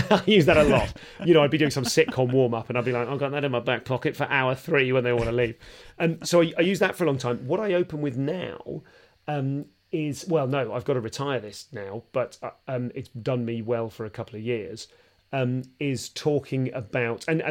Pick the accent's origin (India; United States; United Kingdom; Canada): United Kingdom; London; so I'm from London and there'd be a boo or something.